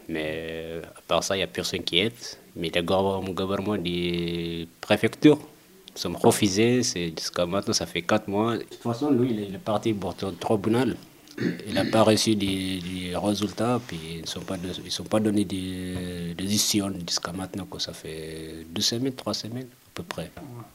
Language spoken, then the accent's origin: French; Eritrea; French is a second language; now in France; je viens d'Érythrée. Puis ici, moi je suis un peu, ça fait une année et demie que je suis là en France.